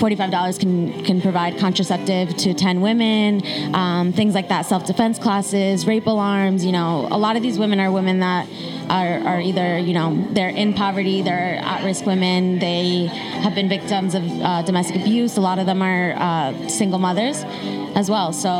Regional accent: Colombia; I'm from Colombia.

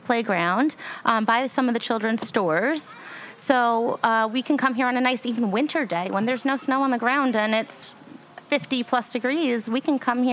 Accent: Yonkers, New York, United States; Actually, I grew up in Yonkers as well, so I've been here at this mall shopping for many years.

